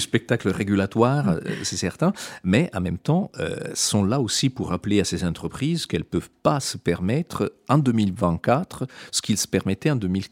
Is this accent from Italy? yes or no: yes; Italy; French is a second language; En même temps, en tant qu'Italien, je peux vous dire qu'il y en a eu de papes